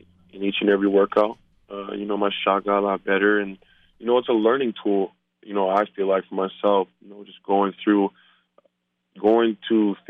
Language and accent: English; Mississauga, Ontario, Canada; I was here in Canada, you know, my hometown, Mississauga.